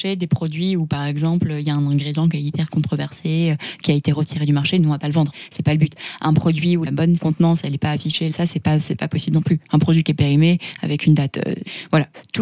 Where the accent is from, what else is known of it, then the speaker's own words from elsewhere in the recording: Southern France, France; j'ai 27 ans et je suis la cofondatrice de Grise et je suis originaire du sud de la France.